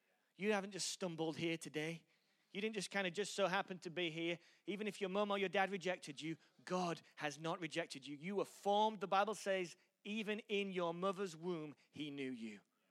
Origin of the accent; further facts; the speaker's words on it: Yorkshire and the Humber, United Kingdom; accent: Yorkshire American; in my incredible accent, which is so messed up, no one even knows where it's from. Some stupid Yorkshire American twang, whatever it is.